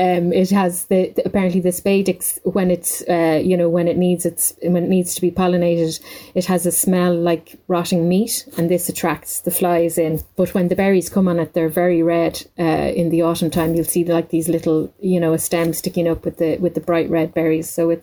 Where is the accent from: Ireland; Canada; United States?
Ireland; Dublin, Leinster; now in County Laois, Ireland; here in County Laois, because I'm from Dublin originally, and there wouldn't be as many up around that way. I'd be South Dublin, North Wicklow, that area. So I loved that when I moved down to the Midlands